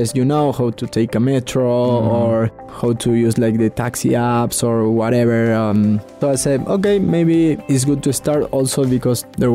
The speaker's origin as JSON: {"language": "English", "country": "Argentina", "tie": "born or raised there", "second_language": "English", "said": "I grew up in Argentina, in a Western country, and it's really different."}